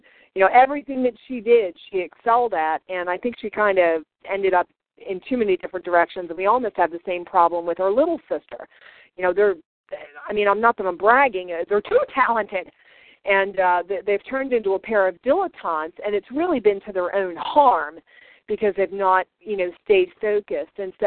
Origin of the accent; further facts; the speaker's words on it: East Coast, United States; I grew up on the East Coast, which is very cynical, you know, very negative about everything and always, you know, instantly seeing the worst and everything